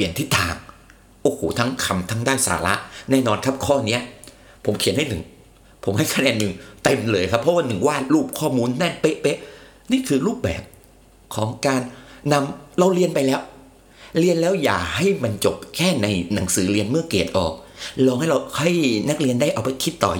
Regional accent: Songkhla, Thailand; ชายหาดของหาดสมิลาจังหวัดสงขลาบ้านเกิดผมเลย

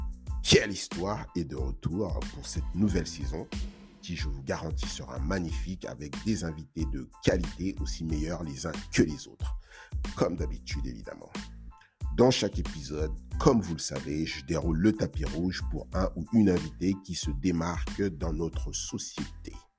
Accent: DR Congo; Ah, je suis du Congo.

